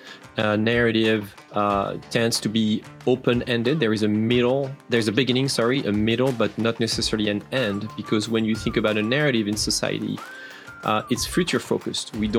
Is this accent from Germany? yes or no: no; France; English is a second language; Also, you might hear an accent because I'm French. English is my second language. I really became more fluent in English around 35 years old.